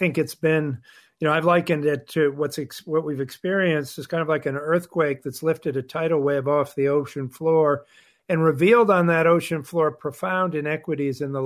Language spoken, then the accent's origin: English; Massachusetts, United States; In most states, I know in my home state of Massachusetts